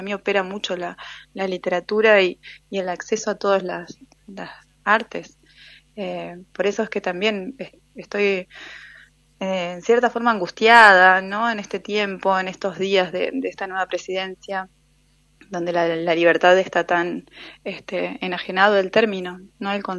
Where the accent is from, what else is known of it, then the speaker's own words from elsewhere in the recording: Viale, Entre Ríos, Argentina; sobre todo en familias de ciudades pequeñas como yo, que crecí en Viale